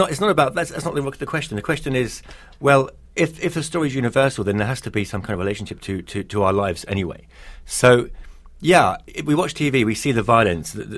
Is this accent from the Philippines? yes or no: no; United Kingdom; I mean, as a Brit, it's like being in America. It's nothing like Britain.